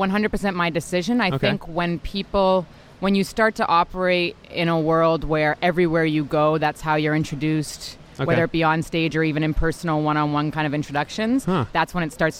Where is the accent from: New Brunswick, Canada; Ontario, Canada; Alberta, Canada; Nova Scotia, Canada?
Ontario, Canada; Ottawa; also born or lived in Toronto, Canada / New York, United States; I was born in Ottawa.